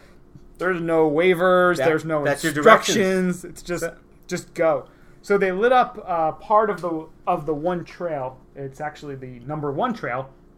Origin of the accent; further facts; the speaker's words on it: New Jersey, United States; Luckily, we're from Jersey, so we can kind of hold our own.